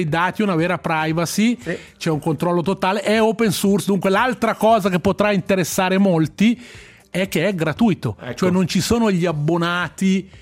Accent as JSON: {"language": "Italian", "region": "Ticino", "country": "Switzerland", "accent": "Ticinese dialect", "said": "ChatGPT nella fattispecie era in grado di interpretare dei testi nel nostro dialetto."}